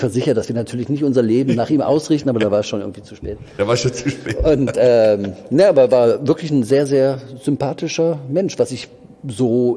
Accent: Mülheim an der Ruhr, North Rhine-Westphalia, Germany; Also ich bin ja ursprünglich aus dem Ruhrgebiet, Mühlheim an der Ruhr, und bin dann zum Studieren nach Bonn gegangen.

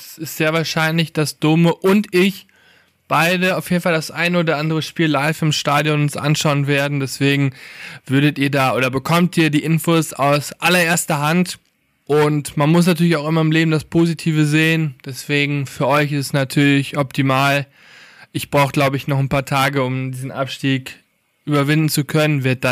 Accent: North Rhine-Westphalia, Germany; born there; Ich komme ja gebürtig aus dem Westmünsterland, wie einige von euch wissen.

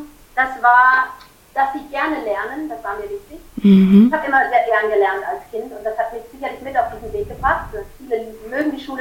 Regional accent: Germany; now in France; ich bin Deutsche, ich lebe in Frankreich, das seit 30 Jahren. Aber meine Seele ist tief Englisch, anglophon

